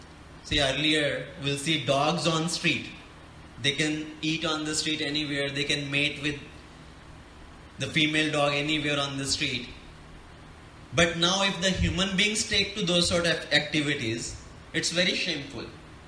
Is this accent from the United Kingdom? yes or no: no; India; now in United States; So all of us being here in America, we came from India, so our parents, our relatives may be in India